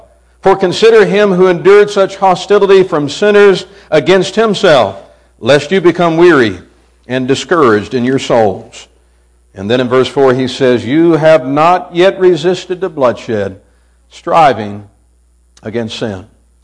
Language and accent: English; Kentucky, United States; also born or lived in Florida / Texas; I'm kind of missing the seasons I got accustomed to growing up in Kentucky.